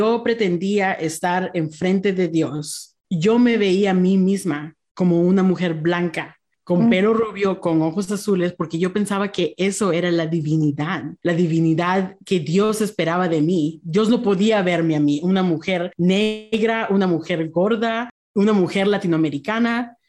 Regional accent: United States; accent: American; yo sé que yo no tengo un acento de ningún país, tengo un acento de aquí, de Estados Unidos, que es una combinación de todos.

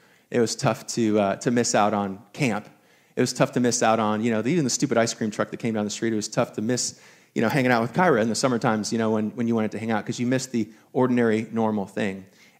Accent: Hong Kong; born there; well, I was born in Hong Kong, and so I can't be the president.

